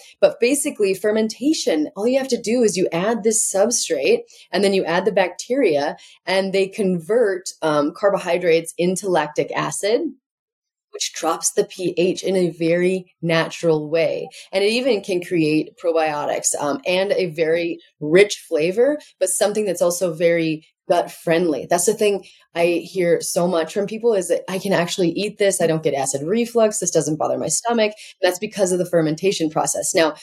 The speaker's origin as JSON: {"language": "English", "region": "Montana", "country": "United States", "tie": "born or raised there", "said": "You know what? It's so funny because me too, growing up in Montana, I had it in my youth"}